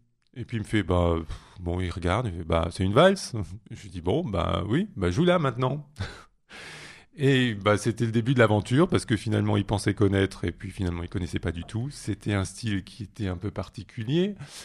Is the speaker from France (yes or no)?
yes; Strasbourg, Grand Est, France; Moi, je le connaissais puisque je viens de Strasbourg.